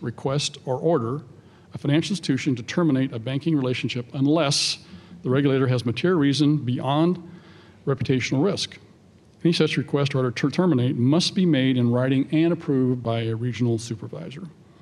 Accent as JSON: {"language": "English", "region": "Missouri", "country": "United States", "said": "In my home state of Missouri, there are 44 banks at the end of 2015"}